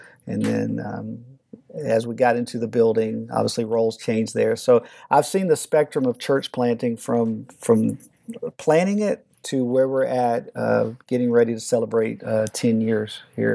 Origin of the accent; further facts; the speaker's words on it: Texas, United States; I grew up in Texas all of my life, and I lived about 4.5 hours from San Antonio in Southeast Texas.